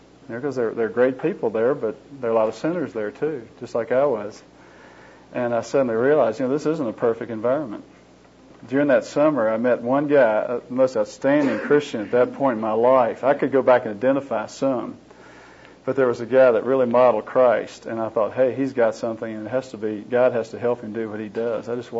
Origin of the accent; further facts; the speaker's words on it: Virginia, United States; I flunked out of the academy and found myself back in my hometown of Virginia.